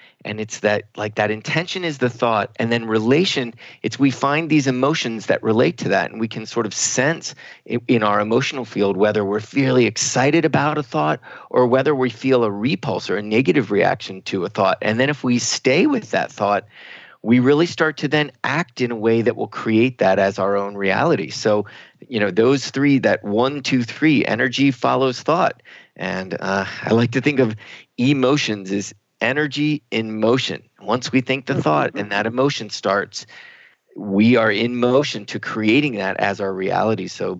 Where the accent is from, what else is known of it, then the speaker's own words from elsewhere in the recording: Virginia, United States; I know I grew up near Chincoteague Island